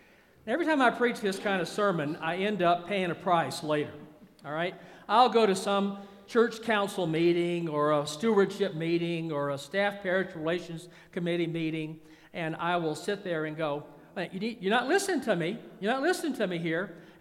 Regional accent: Georgia, United States; I'm from Georgia. If I mention the word Lester Maddox, does anybody know who Lester Maddox is?

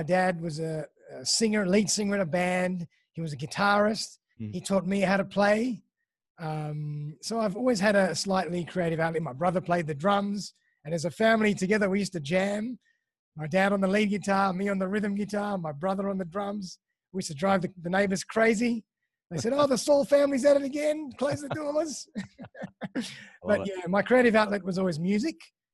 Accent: Sydney, New South Wales, Australia; I'm from Sydney originally, born and bred in Sydney, in eastern suburbs. Love it here, close to the beach, close to Bondi. Born here, went to school here, lots of friends and family here.

